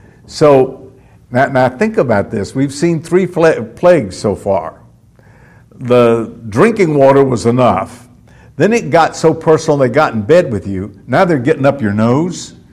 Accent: Florida, United States; I grew up in Florida, and mosquitoes were just a way of life in Florida.

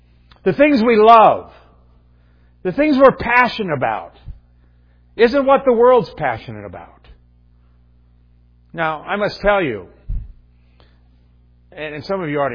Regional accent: Indiana, United States; now in Michigan, United States; I grew up in Indiana, and though I've lived most of my life right here in Michigan, I'm still a Hoosier.

